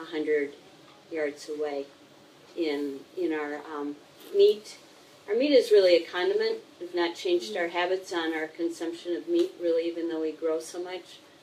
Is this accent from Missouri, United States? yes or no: no; Minnesota, United States; I grew up in Minnesota, so you go for the deal, you go for what's on sale at the grocery store.